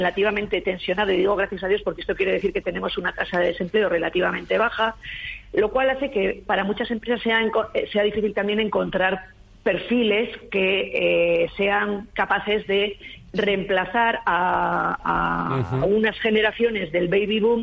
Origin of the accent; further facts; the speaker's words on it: Vitoria, Basque Country, Spain; Bueno, soy de Vitoria.